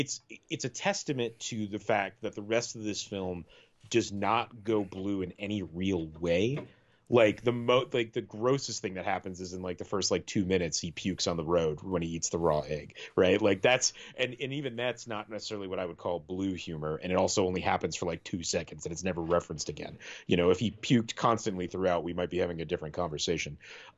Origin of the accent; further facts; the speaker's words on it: Salem, Massachusetts, United States; now in Utah, United States; I grew up around Salem and thought they do Halloween right. And then I moved to Utah.